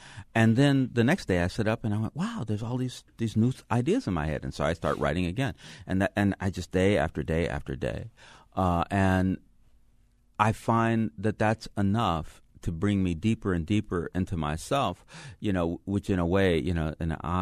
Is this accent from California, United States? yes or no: yes; California, United States; I blame that I'm coming from California, you know.